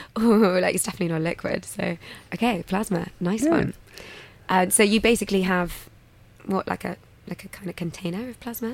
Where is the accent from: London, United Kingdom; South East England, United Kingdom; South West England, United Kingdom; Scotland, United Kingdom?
London, United Kingdom; born or raised there